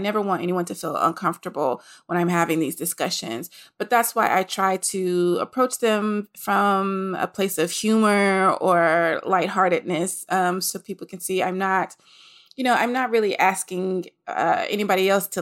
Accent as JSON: {"language": "English", "town": "Nashville", "region": "Tennessee", "country": "United States", "said": "I'm from Nashville, Tennessee."}